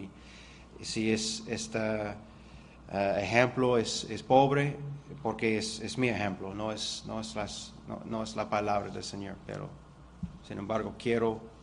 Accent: Canada; Spanish is a second language; Yo soy canadiense y hay americanos aquí.

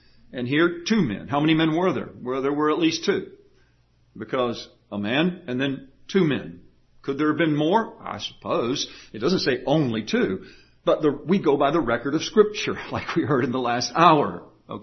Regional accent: Elmendorf, Texas, United States; yeah, no, I'm not from San Antonio, but nobody knows Elmendorf, right? In fact, if I were to say I was from Elmendorf, they would say, "Oh, you're in the Air

